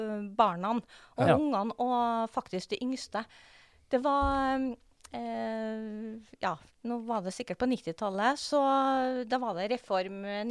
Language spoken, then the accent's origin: Norwegian; Trøndelag, Norway; som trønder og vant til litt andre temperaturer.